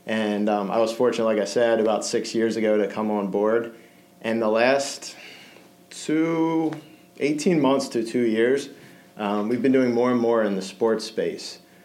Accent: Lancaster, Pennsylvania, United States; I grew up in Lancaster, so about hour and a half west of Philadelphia. I went to college in Virginia

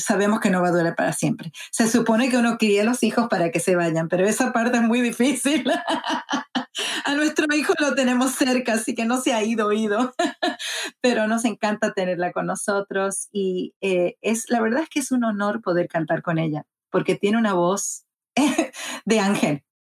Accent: Puerto Rico; me crié en Puerto Rico, pero mi mamá se crió en Nueva York, de madre puertorriqueña. Entonces, como mi papá no hablaba muy bien el inglés, siempre hablábamos en casa en español.

